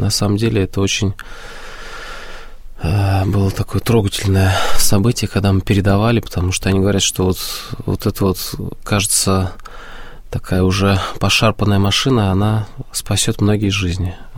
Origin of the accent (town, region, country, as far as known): Moscow, Russia